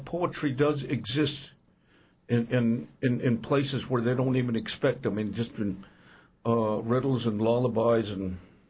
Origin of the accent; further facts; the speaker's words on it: Crow Agency, Montana, United States; I'm a Crow Indian, and I grew up over at Crow Agency, Montana. And I grew up on the Little Bighorn River, the land of the Shining Mountains, the Bighorn Mountains. And I grew up in Montana, yeah.